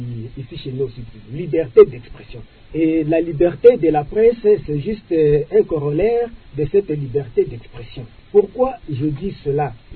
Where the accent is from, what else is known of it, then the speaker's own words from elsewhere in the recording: South Kivu, DR Congo; C'est là que ça cloche ici chez nous au Sud Kivu.